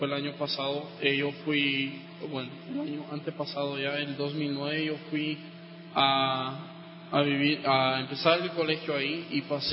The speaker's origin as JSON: {"language": "Spanish", "town": "Guatemala City", "region": "Guatemala Department", "country": "Guatemala", "tie": "born or raised there", "said": "yo nací aquí en Guatemala y fui criado por mis papás aquí en la ciudad de Guatemala. Y por los primeros cuantos años asistí al colegio aquí, luego empezamos a estudiar en la casa y estuvimos estudiando y por hasta los 17 años yo estuve aquí en Guatemala estudiando."}